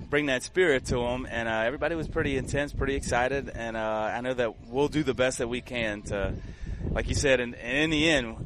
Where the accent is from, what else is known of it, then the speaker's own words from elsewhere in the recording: Louisiana, United States; And yeah, I'm from Terrebonne, but I coach and teach in Lafourche.